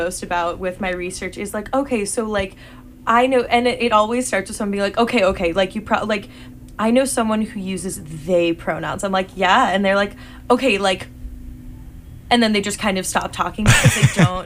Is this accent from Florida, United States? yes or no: yes; Jacksonville, Florida, United States; I'm from Jacksonville, Florida.